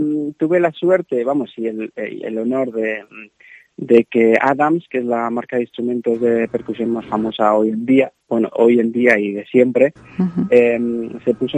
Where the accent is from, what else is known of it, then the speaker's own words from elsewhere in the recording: Zamora, Castile and León, Spain; yo soy de Zamora.